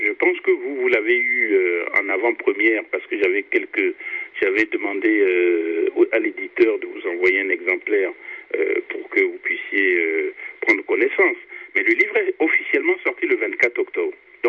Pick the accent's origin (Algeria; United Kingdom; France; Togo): Togo; Bangeli, Kara; Je vois chez moi à Bangeli, il y a une montagne qui n'est faite que de minerais de fer.